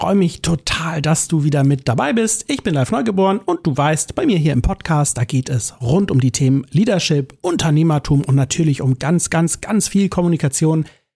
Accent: Germany; ich komme aus der Nähe von Hamburg und heute sind wir beide aber in Berlin

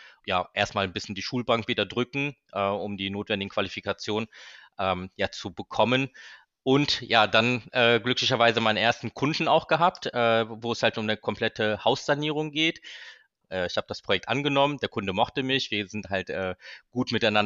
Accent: Cologne, North Rhine-Westphalia, Germany; also born or lived in United States; Ich bin gebürtiger Kölner, hier geboren und aufgewachsen, bin 37 Jahre alt

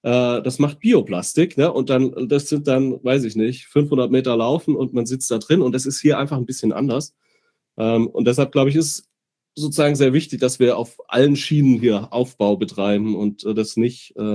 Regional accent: Southern Germany, Germany; born or raised there; now in Greifswald, Germany

